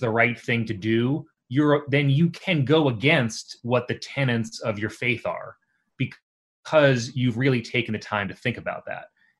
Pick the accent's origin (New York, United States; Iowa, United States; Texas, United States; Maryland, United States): New York, United States; Staten Island; It's very Staten Island. I mean, it's like yeah. Born and bred in Staten Island.